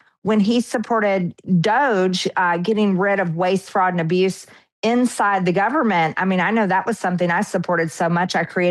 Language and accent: English; Georgia, United States; Well, I'm actually from Georgia, born and raised, lived here my entire life.